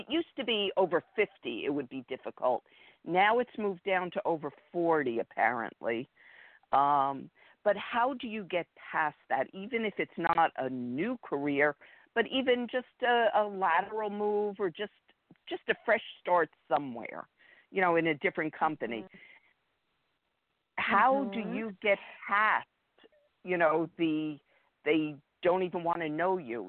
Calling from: New Jersey, United States; I'm in New Jersey.

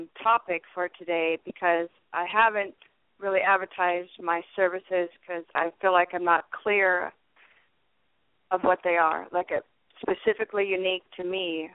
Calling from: California, United States; I'm calling from the Bay Area.

